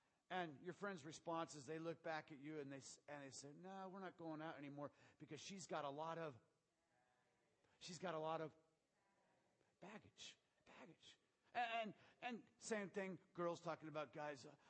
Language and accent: English; Pacific Northwest, United States; It's our home state. We come from the Northwest